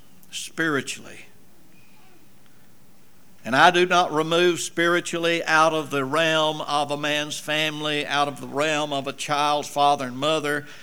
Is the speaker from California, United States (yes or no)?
no; Florida, United States; moved away as an adult; now in Little Rock, United States; I came from Florida to Little Rock to go to school.